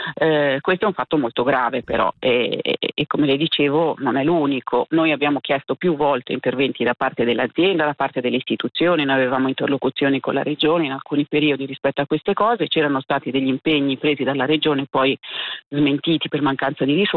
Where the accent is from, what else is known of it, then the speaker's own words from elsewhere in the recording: Genoa, Liguria, Italy; born there; Genova Rivarolo è una stazione periferica dove io sono nata a Rivarolo